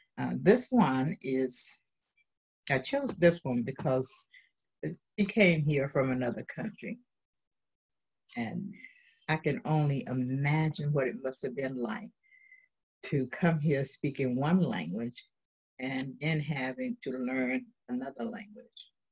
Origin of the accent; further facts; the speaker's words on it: Nigeria; I was born and raised in Nigeria in an average middle-class family.